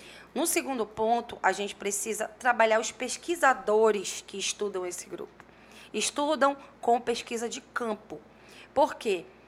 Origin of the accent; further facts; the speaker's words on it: Paraíba, Brazil; eu sou uma mulher e sou uma mulher nordestina. Eu sou da Paraíba e vim para o Amazonas